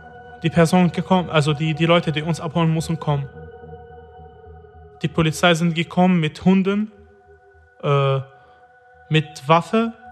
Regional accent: Damascus, Damascus Governorate, Syria; German is a second language; moved away as an adult; now in Germany; Ich bin 27 Jahre alt, seit 2 Jahren in Deutschland. Ich bin in Damaskus geboren und aus Damaskus. Ich habe mein ganzes Leben in Damaskus.

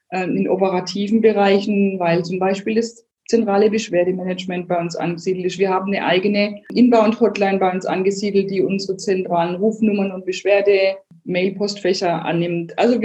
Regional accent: Bavaria, Germany; als Bayer

